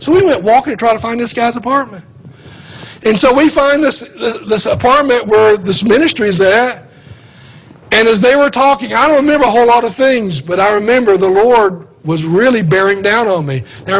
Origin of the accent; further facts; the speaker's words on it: Kingsport, Tennessee, United States; I grew up in Tennessee in Kingsport.